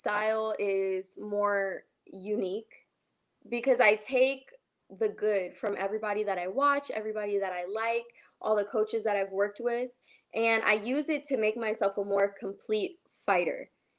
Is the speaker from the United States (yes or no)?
yes; Georgia, United States; also born or lived in Colorado; I was raised in Georgia, but I was born in Colorado.